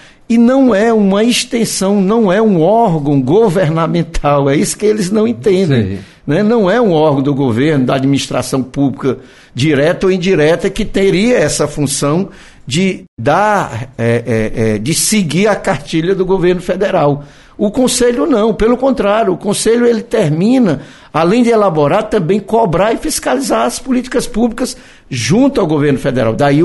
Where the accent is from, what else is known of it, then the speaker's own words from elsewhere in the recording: Morada Nova, Ceará, Brazil; eu sou de Morada Nova, me lembro daquele rio cheio, transbordando